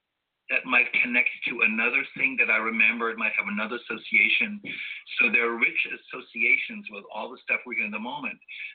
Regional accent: Germany; also born or lived in Portugal / Turkey / Trinidad and Tobago; I'm originally from Germany. My childhood was spent in Portugal and Turkey. As an adult, I lived in Trinidad and Tobago for a while.

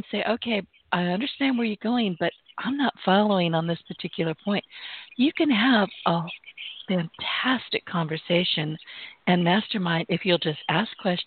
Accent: the South, United States; well, I'm from the South.

